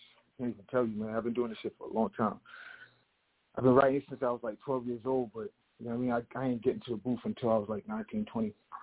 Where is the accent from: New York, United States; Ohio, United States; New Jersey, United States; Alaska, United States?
New Jersey, United States; also born or lived in Miami; I grew up in, I grew up in Jersey. I was born in Miami, so I'm used to the heat. You know what I mean? I'm a Haitian boy myself, so I'm used to the heat